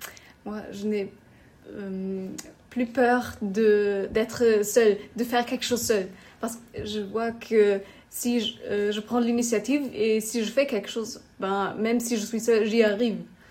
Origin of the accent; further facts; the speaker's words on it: Münchberg, Bavaria, Germany; French is a second language; j'ai aussi 16 ans. Et moi, je viens du Gymnasium Münchberg en Allemagne, dans une très petite ville qui s'appelle Münchberg.